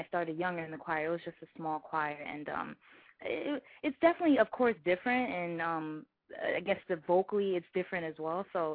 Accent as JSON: {"language": "English", "town": "Bridgeport", "region": "Connecticut", "country": "United States", "said": "from Connecticut, Bridgeport."}